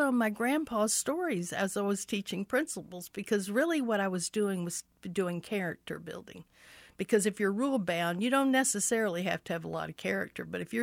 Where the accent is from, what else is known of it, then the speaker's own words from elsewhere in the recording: the South, United States; I come from the South, which is just it's a part of conversation there.